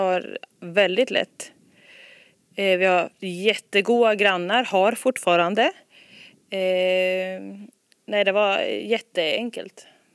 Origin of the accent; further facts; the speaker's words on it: Östersund, Jämtland County, Sweden; born there; also born or lived in Vilhelmina; Jag föddes i Östersund. Flyttade sen år ner till Jo där vi bodde i 12-13 år. Och sen flyttade vi upp till Vilhelmina som ligger långt, långt upp.